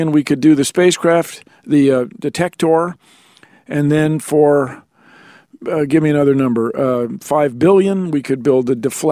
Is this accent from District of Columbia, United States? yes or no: yes; Washington, District of Columbia, United States; I was brought up in Washington, D.C.